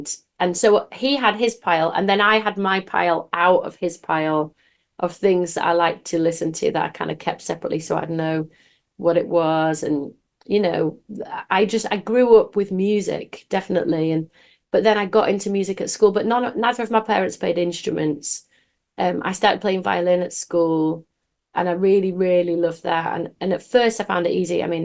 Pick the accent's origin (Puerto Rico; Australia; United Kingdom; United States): United Kingdom; Leeds, Yorkshire and the Humber; I was born in Leeds, and that's where I still live. So Leeds is 200 miles north of London, and okay. It's 200 miles south of Edinburgh.